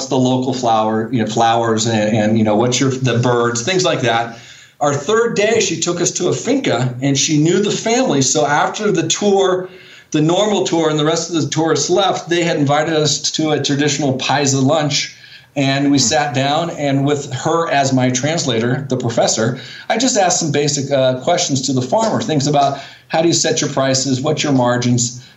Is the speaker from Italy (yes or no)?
no; California, United States; moved away as an adult; also born or lived in New York; now in Medellín, Colombia; I grew up in the Napa Valley, so Northern California, the famous wine country. I did my second undergraduate degree at Pratt in New York, and then I moved back home.